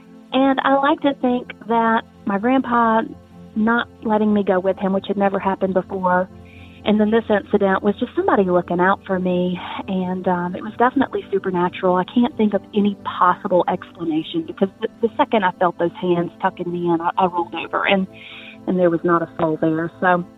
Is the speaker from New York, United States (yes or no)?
no; South Carolina, United States; I am from South Carolina.